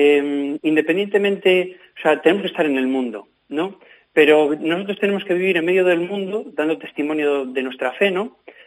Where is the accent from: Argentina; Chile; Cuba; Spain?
Spain; Benavente, Castile and León; Sobre todo Benavente, que yo es de donde soy.